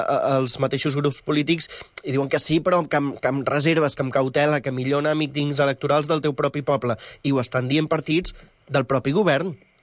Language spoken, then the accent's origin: Catalan; Torrelles de Llobregat, Catalonia, Spain; Que jo sóc de Torrelles de Llobregat i jo no puc anar a Barcelona a veure una obra de teatre.